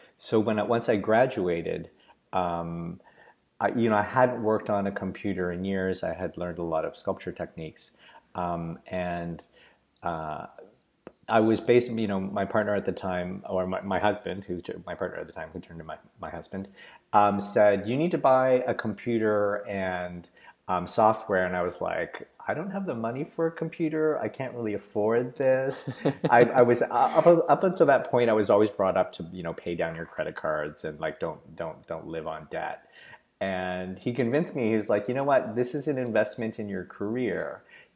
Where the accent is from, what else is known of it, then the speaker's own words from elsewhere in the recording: Canada; I was an international student. I'm from Canada.